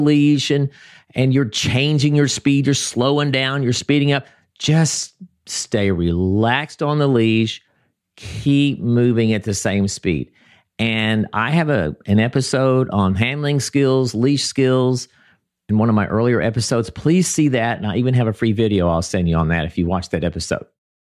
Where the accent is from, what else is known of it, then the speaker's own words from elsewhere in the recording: United States; Now let's talk about my home country, the United States.